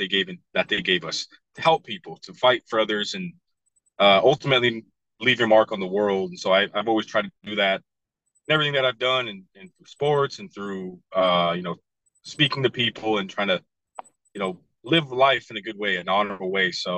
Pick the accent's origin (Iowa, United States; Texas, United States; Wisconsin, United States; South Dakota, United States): South Dakota, United States; I was born and raised on the Pioneer Indian Reservation here in South Dakota. You know, grew up, my father's Black, my mother's Native American.